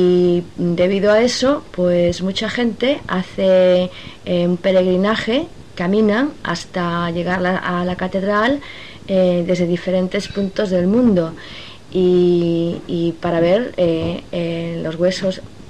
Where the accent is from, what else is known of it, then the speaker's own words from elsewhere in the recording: Vigo, Galicia, Spain; Otra ciudad ya también distinta es Vigo, que es la ciudad de donde yo vengo, que está en el sur, a solamente 30 kilómetros de Portugal. Es una ciudad más industrial y pues eso, es una ciudad muy industrial y muy montañosa también